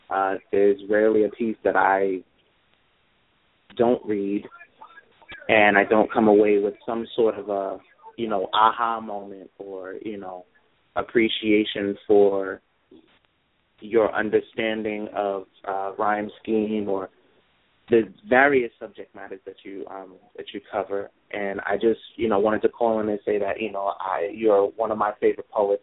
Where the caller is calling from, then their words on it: Brooklyn, New York, United States; This is Life is For Real, and I'm calling from Brooklyn, New York.